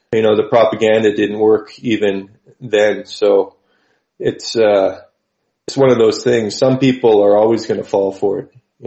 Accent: New Brunswick, Canada; from Nouveau Brunswick.

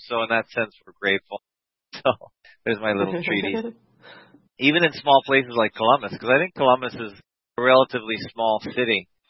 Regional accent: Canada; As a Canadian, the American involvement and subsequent taking over of the league is a double-edged sword.

